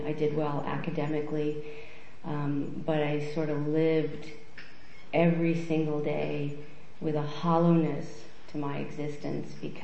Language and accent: English; Colorado, United States; So I grew up in the Midwest, in Colorado, up in the mountains for the most part, thinking that that's really just how life is.